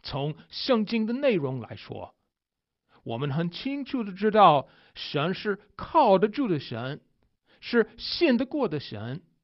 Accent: United States; Chinese is a second language; 身为美国人的我，22岁的时候才开始学汉语，对我汉语很难

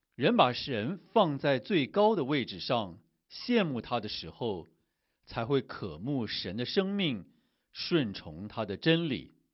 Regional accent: China; 我们中国人的名字取名的时候，这个名字好像都有一个意义

